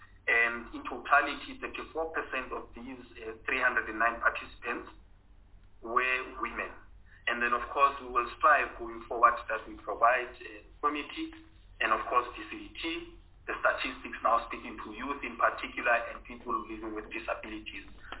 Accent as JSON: {"language": "English", "country": "South Africa", "said": "And this one only made sense to ourselves simply because we are South African and, of course, we need to be proud and show some patriotism."}